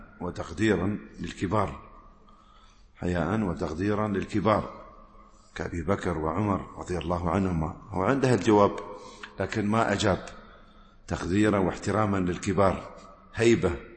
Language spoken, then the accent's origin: Arabic; United Arab Emirates; الجمار هو قلب النخلة الآن يسمى عندنا في الإمارات الحيب